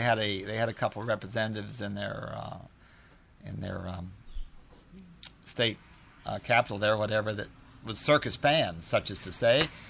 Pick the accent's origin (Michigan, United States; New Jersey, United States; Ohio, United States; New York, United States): Ohio, United States; And myself, I'm from a very small town in Ohio, which is less than 1,000 people. We had a circus in my hometown back in the 1900